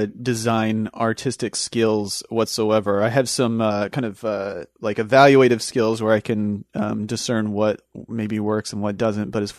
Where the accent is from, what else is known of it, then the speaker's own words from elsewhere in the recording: Amarillo, Texas, United States; I'm from Amarillo, Texas, and I like seeing Jason there in the chat and another fellow Texan.